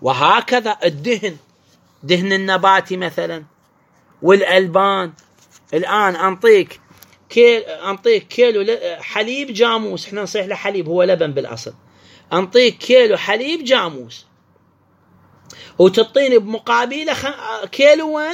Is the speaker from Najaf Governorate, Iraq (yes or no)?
no; Basra, Basra Governorate, Iraq; عندنا بالبصرة تقريبا أكثر من 60 نوع من أنواع التمر